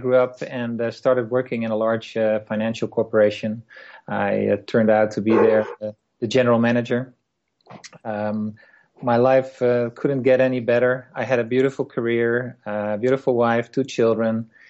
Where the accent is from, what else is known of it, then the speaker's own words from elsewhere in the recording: Netherlands; English is a second language; moved away as an adult; now in Canada; I grew up in the Netherlands, as you probably can hear from my accent. I moved 13 years ago with my family from the Netherlands to Canada, British Columbia, Canada.